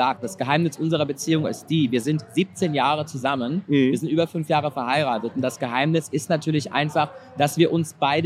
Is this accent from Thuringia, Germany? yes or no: no; Frankfurt, Hesse, Germany; Ich bin ja Frankfurter Bub, bin ja gebürtig auch Frankfurter.